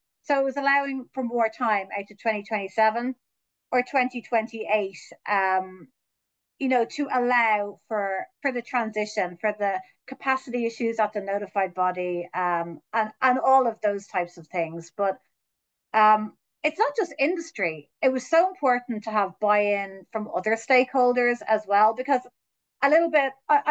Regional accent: Ireland; because I'm Irish, so I work through MedTech Europe, but I also work by the Irish MedTech Association

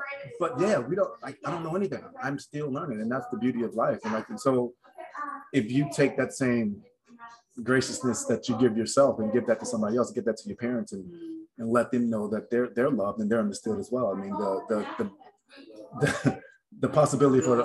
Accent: Birmingham, Alabama, United States; also born or lived in New York / Florida; But I mean, because I was born in Birmingham, but I moved to New York when I was one.

